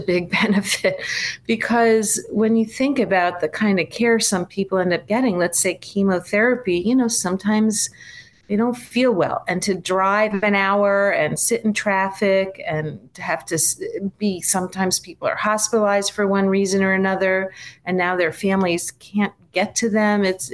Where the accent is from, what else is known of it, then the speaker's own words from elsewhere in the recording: New York, United States; So I grew up in New York, and my father was a general surgeon